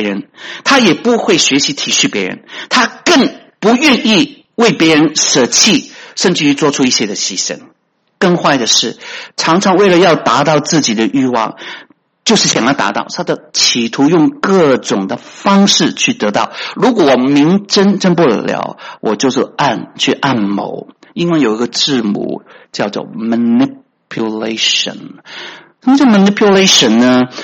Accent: China; 我们中国人呢，都是笑那些传统的女人呢

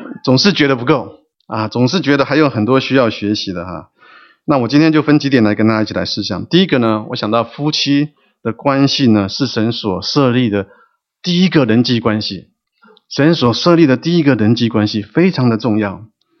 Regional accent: Taiwan; 我从台湾来啊，台湾来的大家都知道

